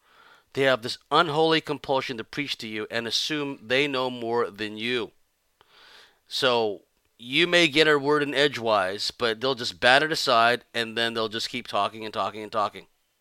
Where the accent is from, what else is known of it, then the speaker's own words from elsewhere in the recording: California, United States; When I grew up essentially in the Southern California scene, which was a cosmic zoo, I might add, right?